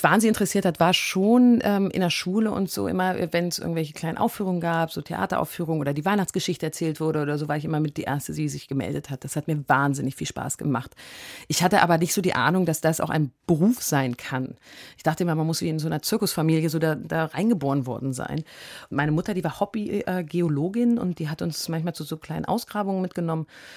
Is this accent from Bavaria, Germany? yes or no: no; Großburgwedel, Lower Saxony, Germany; Also Großburg-Wedel war früher ein wahnsinnig schöner Ort, wo ganz viele junge Familien waren.